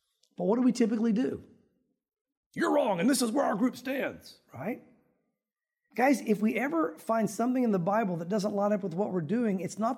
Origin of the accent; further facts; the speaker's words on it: the South, United States; when I grew up in the South, if you said baptism of the Holy Spirit, it automatically went, you're weird.